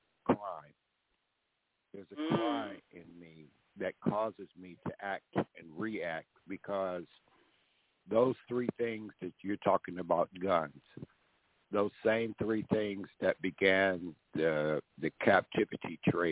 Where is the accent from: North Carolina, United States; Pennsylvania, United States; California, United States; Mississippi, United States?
Mississippi, United States; born there; also born or lived in Chicago; now in Georgia, United States; I've lived in Chicago. I was born in Mississippi, but I know Chicago.